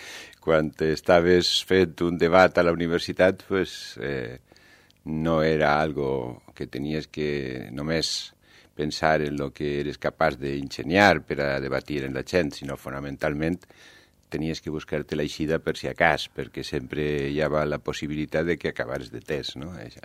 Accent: Valencia, Valencian Community, Spain; que sóc jo de València

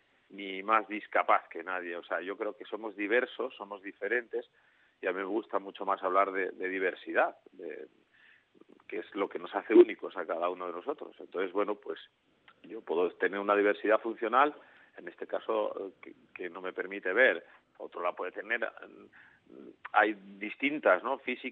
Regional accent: Navarre, Spain; de mi tierra

